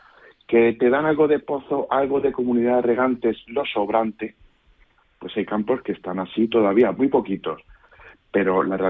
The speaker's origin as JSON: {"language": "Spanish", "town": "Madrid", "region": "Community of Madrid", "country": "Spain", "said": "ya sabéis que yo soy madrileño y no cambio esa temperatura por la vuestra ahora mismo"}